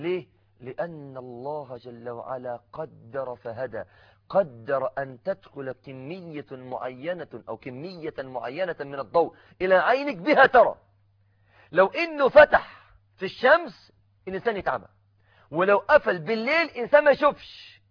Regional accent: Mansoura, Dakahlia, Egypt; كنت في إحدى المستشفيات بالمنصورة بلدتي

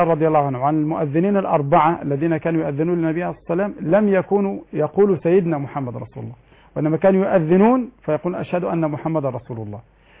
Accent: Egypt; عندنا في مصر

